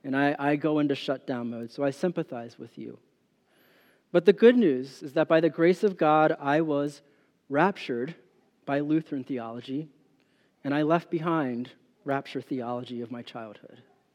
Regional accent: Pennsylvania, United States; I'm from Pennsylvania. We can talk afterwards.

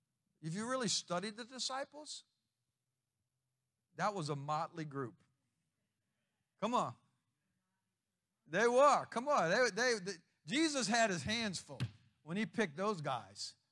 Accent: Chalmette, Louisiana, United States; I'm from Chalmette. I'm from Araby. It's like Nazareth. Can anything good come out of Araby? Come on. I'm nobody special. I promise you that. I went to Chalmette High School. I barely passed.

